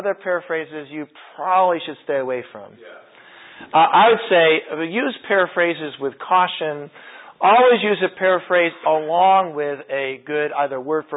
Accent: England, United Kingdom; I believe that as an English person reading the Bible, we have unlimited access to the understanding of the original writers.

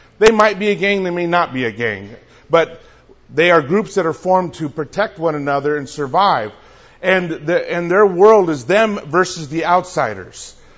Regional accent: California, United States; I grew up bouncing around California. My parents were migrant workers when they came to the United States, so I grew up bouncing around, moving from city to city.

